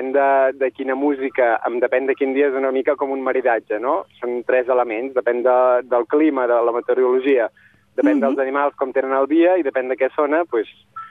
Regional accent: Ridaura, Catalonia, Spain; ara mateix em trobo aquí a les muntanyes que hi ha a sobre de Ridaura, que és el meu poble, a la Garrotxa.

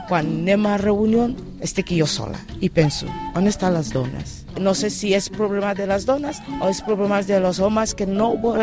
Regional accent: Ghana; now in Spain; En paper sóc catalana, però sóc ghanesa.

